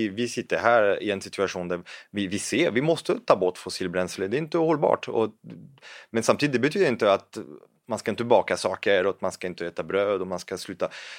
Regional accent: France; Swedish is a second language; now in Sweden; För att jag är fransman först och nu jag är här och försvarar Sverige.

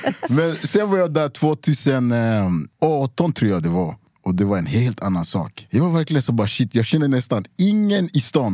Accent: Luleå, Norrbotten County, Sweden; Jag är från Luleå.

